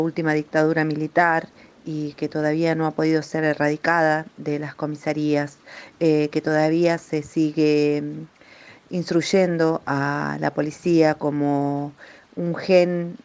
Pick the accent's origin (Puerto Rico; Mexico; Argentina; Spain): Argentina; como argentinos, como nacidos en democracia